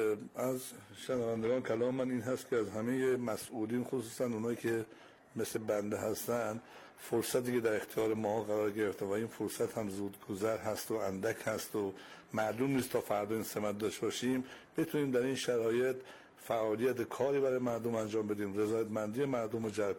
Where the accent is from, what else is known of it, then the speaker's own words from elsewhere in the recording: Babol, Mazandaran, Iran; بنده اهل بابل هستم.